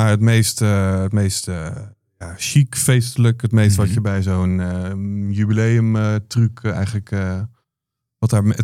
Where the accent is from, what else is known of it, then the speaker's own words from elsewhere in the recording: Netherlands; Maar volgens mij ook wel echt gewoon als Nederlander zijnde mag je daar echt trots op zijn